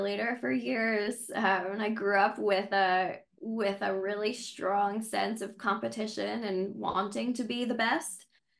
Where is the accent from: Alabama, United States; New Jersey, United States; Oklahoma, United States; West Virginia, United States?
New Jersey, United States; So I guess to start out, I grew up in New Jersey and I went to NYU for college.